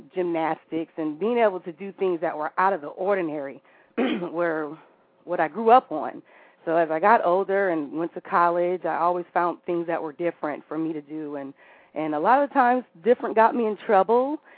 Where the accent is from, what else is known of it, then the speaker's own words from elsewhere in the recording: Chicago, Illinois, United States; now in Atlanta, United States; But, yeah, I'm originally from Chicago, went to New York for a little bit, went to Syracuse University and got my first degree, and then came down to Atlanta and got my second degree and been holding down the ATL ever since.